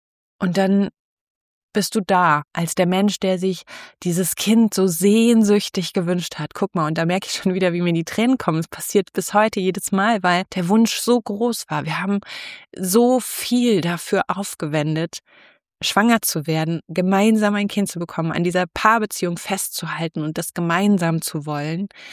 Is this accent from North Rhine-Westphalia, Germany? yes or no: yes; Bielefeld, North Rhine-Westphalia, Germany; ich bin groß geworden in Nordrhein-Westfalen, in Bielefeld.